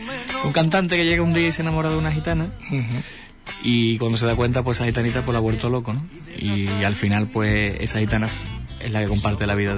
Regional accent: Seville, Andalusia, Spain; como sevillano que soy

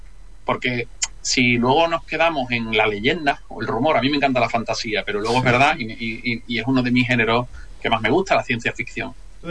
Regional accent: Huelva, Andalusia, Spain; yo soy de Huelva, soy natural de Huelva

